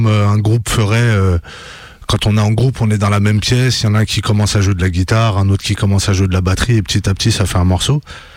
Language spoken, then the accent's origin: French; Lyon, Auvergne-Rhône-Alpes, France; mais on était du même quartier, en fait, à la base. On vient tous les deux de Montchat